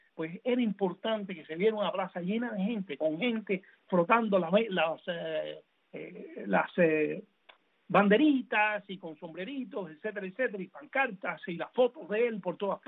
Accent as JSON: {"language": "Spanish", "country": "Cuba", "moved": "yes", "said": "cuando yo salí de Cuba"}